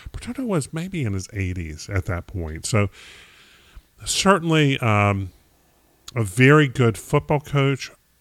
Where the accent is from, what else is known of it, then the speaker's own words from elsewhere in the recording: North Carolina, United States; I'm from North Carolina.